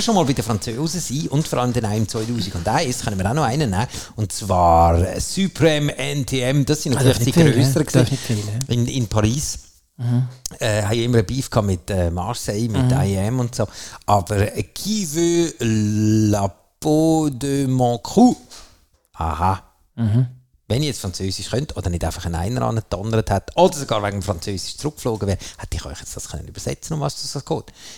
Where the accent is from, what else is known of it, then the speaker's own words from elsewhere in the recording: Switzerland; Erstens mal sind wir Schweizer.